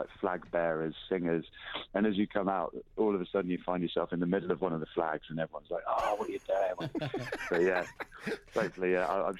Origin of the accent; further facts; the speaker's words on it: England, United Kingdom; You know, it was heartbreaking as an Englishman to watch.